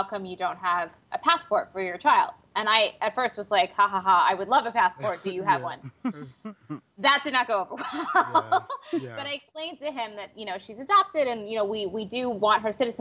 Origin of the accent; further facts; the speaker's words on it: Midwest, United States; because it was like me in the 1980s growing up in the Midwest.